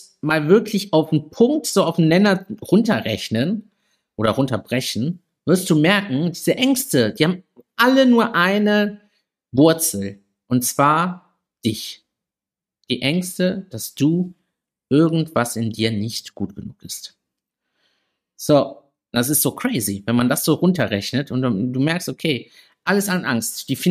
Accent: Southern Italy, Italy; ich komme aus Süditalien. Da sind viele Männer sehr konservativ eingestellt.

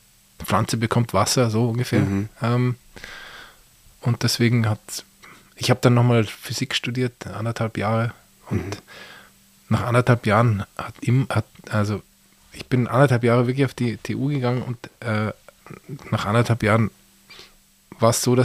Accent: Munich, Bavaria, Germany; moved away; Ich bin ursprünglich in München aufgewachsen

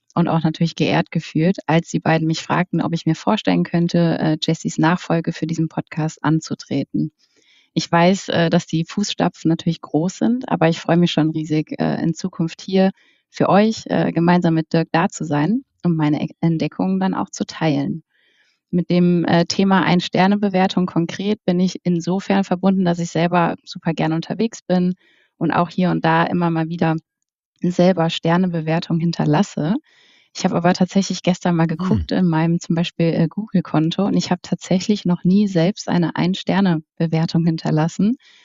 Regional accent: Rhineland, Germany; born there; now in Frankfurt am Main, Germany; ich komme gebürtig aus dem Rheinland, wohne aber mittlerweile in Frankfurt am Main.

